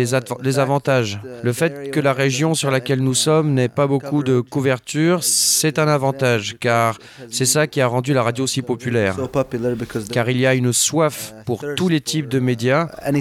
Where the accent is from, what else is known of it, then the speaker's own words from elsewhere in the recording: Palestine; je suis de Palestine